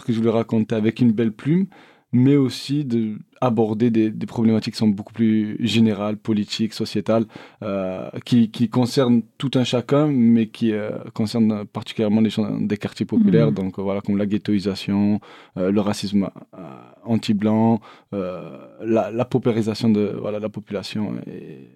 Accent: Montpellier, Occitanie, France; Moi je viens de La Paillade, d'un quartier populaire

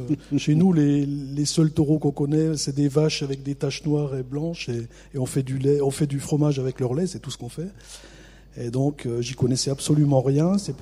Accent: Grand Est, France; Oui, j'habite dans les Vosges. D'où mon accent. J'ai pas été opéré, donc j'ai toujours mon accent.

